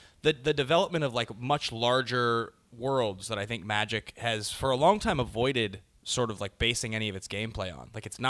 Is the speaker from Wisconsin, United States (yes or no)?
no; Seattle, Washington, United States; now in Los Angeles, United States; That's where I'm from. I'm from Seattle.